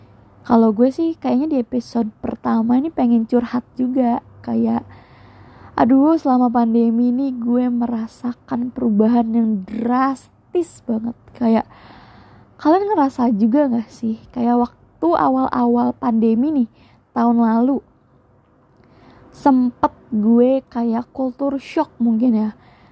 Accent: Serang, Banten, Indonesia; lokal dari daerah saya di Serang atau mungkin daerah-daerah tetangga gitu kan

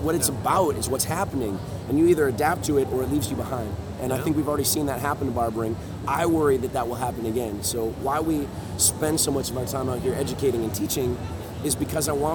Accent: British Columbia, Canada; I am from Canada. I live in Vancouver. Between Victoria and Vancouver, which are real close together

